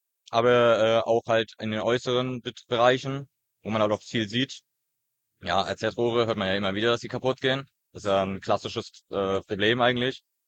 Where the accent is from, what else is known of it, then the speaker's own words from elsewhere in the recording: Tessin, Mecklenburg-Vorpommern, Germany; Ich komme aus Nähe Tessin.